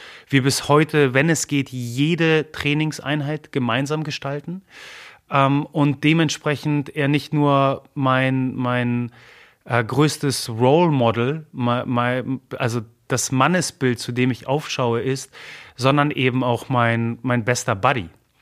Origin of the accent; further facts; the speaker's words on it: Germany; born there; first language Polish; German is a second language; Also ich fühle mich als, obwohl ich sogar in Deutschland geboren bin, als Pole. Das liegt daran, dass unsere gesamte Familie mehr oder weniger in Polen ist. Ich in einem polnischen Haushalt groß geworden bin, meine Muttersprache polnisch ist, ich Deutsch im Kindergarten erst gelernt habe.